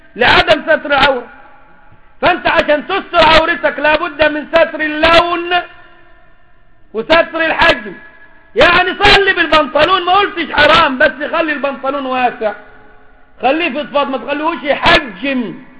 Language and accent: Arabic; Egypt; now in United States; احنا عندنا في مصر بنقول للشباب روح الشغل بالقميص والبنطلون